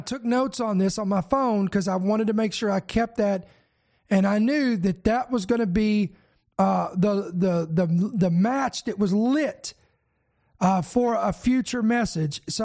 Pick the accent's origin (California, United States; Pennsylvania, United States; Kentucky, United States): Kentucky, United States; Shepherdsville; also born or lived in Louisville; I was born in Louisville, Kentucky, but then we moved out to a place called Shepherdsville, Kentucky. Very small town.